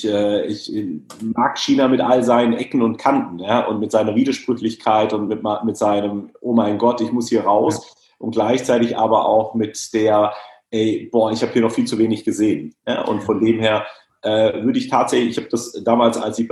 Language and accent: German; Southern Germany, Germany; aber ich komme ja aus dem Süddeutschen und wir können auch schon ganz gut Bier.